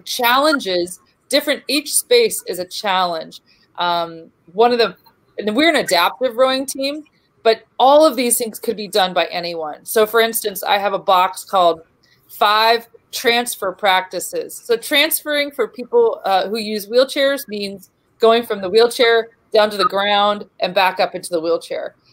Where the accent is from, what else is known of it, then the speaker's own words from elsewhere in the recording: Oak Ridge, Tennessee, United States; Yeah, Oak Ridge is my alma mater. I grew up in Oak Ridge